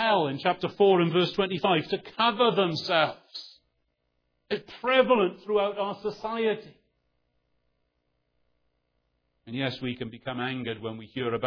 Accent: Wales, United Kingdom; There are times as a Welshman I hate the rain.

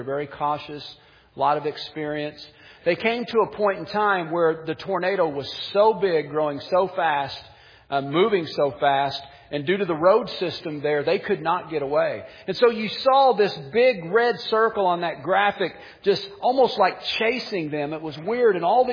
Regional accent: Missouri, United States; if being born and raised in Missouri, and if you're from the Midwest, you know what April means.

